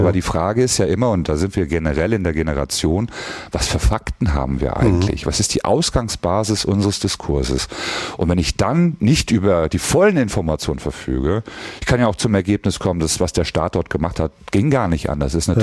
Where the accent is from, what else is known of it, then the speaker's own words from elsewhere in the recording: Mecklenburg-Vorpommern, Germany; Philipp Amthor aus Mecklenburg-Vorpommern, also auch aus meinem Heimatbundesland